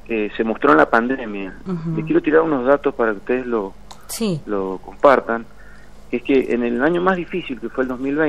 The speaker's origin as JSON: {"language": "Spanish", "region": "Mendoza", "country": "Argentina", "said": "lo de nuestra provincia fue, estoy hablando como mendocino puro, pues sí."}